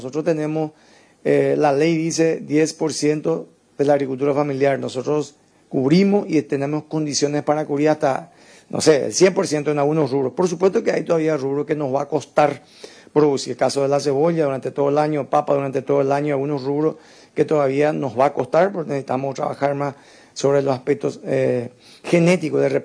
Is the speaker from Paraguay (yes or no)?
yes; Paraguay; nosotros como paraguayos tenemos que estar trabajando